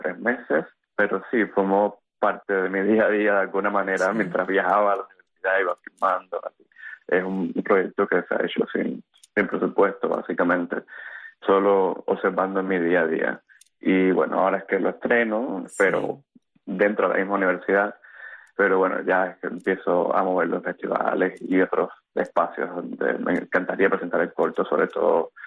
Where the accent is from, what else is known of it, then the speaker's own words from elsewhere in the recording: Cuba; moved away; marcar mi condición también como exiliado cubano